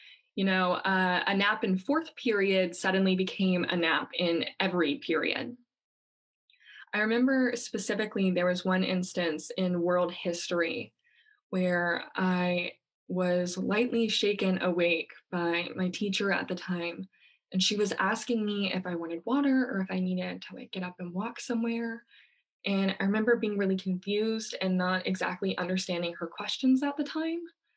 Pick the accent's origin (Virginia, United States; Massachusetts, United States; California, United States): Virginia, United States; moved away as an adult; also born or lived in Alabama; Now, when I moved from Virginia, where I am originally from, to Alabama for my undergraduate degree